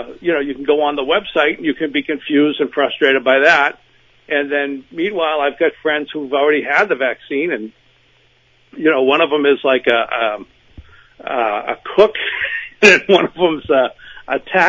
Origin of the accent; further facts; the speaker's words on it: United States; I'm an American. I should certainly have 4 or 5.